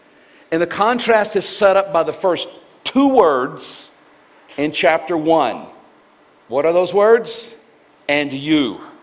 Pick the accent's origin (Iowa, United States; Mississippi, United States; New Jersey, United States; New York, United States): Mississippi, United States; I grew up in Mississippi, and my family, we hunted, we'd quail hunt and duck hunt and dove hunt.